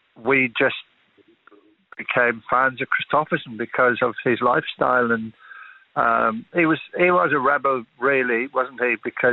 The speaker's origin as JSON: {"language": "English", "country": "Ireland", "moved": "as an adult", "said": "I come from Southern Ireland, and I happened over here in the 70s"}